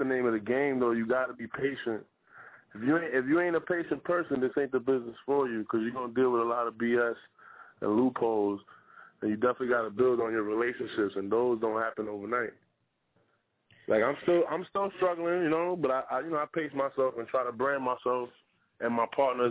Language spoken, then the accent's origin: English; Bronx, New York, United States; also born or lived in Harlem; When I was growing up, I grew up in the Bronx, right? Like, Harlem and the Bronx, I was always crossed over. My father's from Harlem, my mom's from the Bronx, so she's Dominican, and my dad was from Harlem.